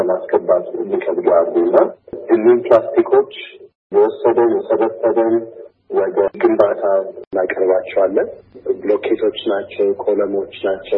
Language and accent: Amharic; Addis Ababa, Ethiopia; ያደግኩት አዲስ አበባ ነው።